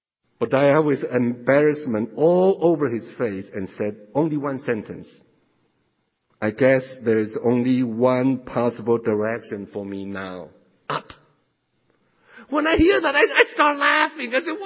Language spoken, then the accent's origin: English; Taiwan; English is a second language; now in United States; I'm from Taiwan, but anyway.